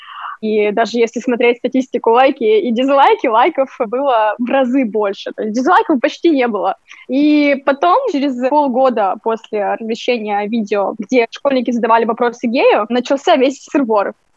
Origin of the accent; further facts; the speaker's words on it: Yekaterinburg, Sverdlovsk Oblast, Russia; accent: Yekaterinburg; also born or lived in Moscow; now in United States; Я сейчас последние полгода живу в Америке и чувствую, что мой московский говор, вернее, не говор, а московская речь, она канула в лету и вернулся назад в екатеринбургский говор.